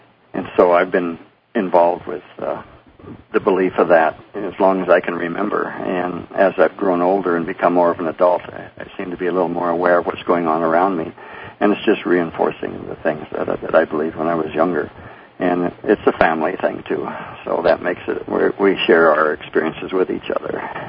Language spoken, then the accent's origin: English; South Dakota, United States; And I come from South Dakota, and so when we greet our friends, we say Hokoda